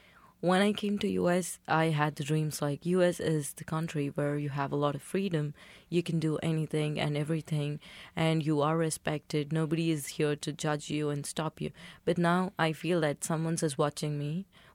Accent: Hyderabad, Telangana, India; I come from Hyderabad, and it's the world's second largest and best city when compared to a few statistics. And I carry a lot of pride when I say that I belong to Hyderabad.

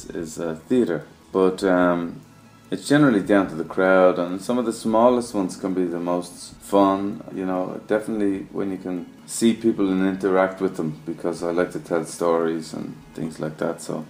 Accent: Dublin, Leinster, Ireland; also born or lived in Australia; I'm from Dublin originally, and which is the capital city on the east coast of Ireland, as if, for anyone who doesn't know. But I grew up there until I was about 10

